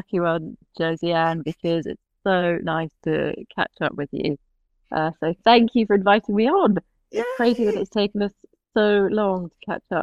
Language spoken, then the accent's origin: English; Scotland, United Kingdom; also born or lived in England; grew up in Scotland. I from the age of five, actually. I was born in England, but my parents moved to Scotland with work when I was five, and I was there ever after